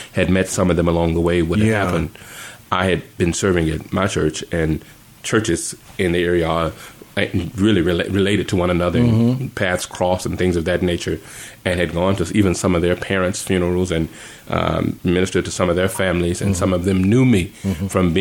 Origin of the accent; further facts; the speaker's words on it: Memphis, Tennessee, United States; moved away as an adult; Born and raised in Memphis, Tennessee. Came to Kentucky to go to Kentucky State University.